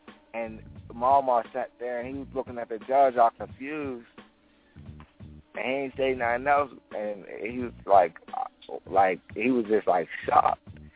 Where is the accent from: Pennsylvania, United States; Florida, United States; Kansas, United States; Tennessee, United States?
Pennsylvania, United States; Pittsburgh; I'm from Garfield, but I hang out in Garfield, East Liberty, Larmer, Lincoln, Homewood, East Hills, and Wilkinsburg. That's like the whole East side.